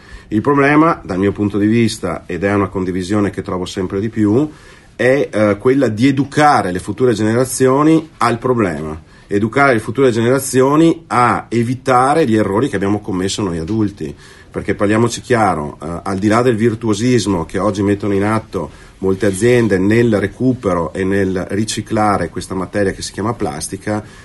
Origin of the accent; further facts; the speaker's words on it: Venice, Veneto, Italy; born there; now in Verona, Italy; Io provengo da un territorio di mare, provengo dalla Laguna Veneziana perché sono nato lì, anche se ormai abito a Verona da tantissimo tempo